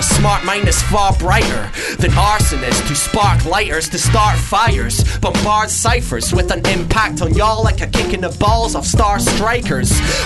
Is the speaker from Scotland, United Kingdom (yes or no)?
yes; Scotland, United Kingdom; I'm Scottish, I'll talk pish.